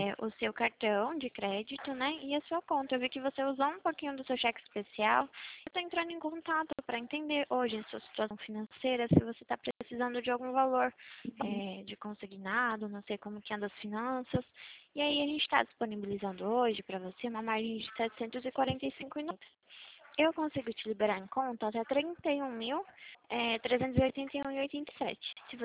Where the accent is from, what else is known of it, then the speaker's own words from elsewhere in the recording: Atibaia, São Paulo, Brazil; Não, eu sou de Atibaia, São Paulo.